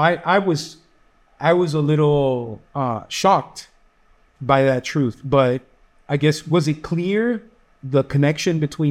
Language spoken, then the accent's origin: English; Canada; because I was born and raised in Canada, now that I'm preaching in English, it's starting to take a more natural tone.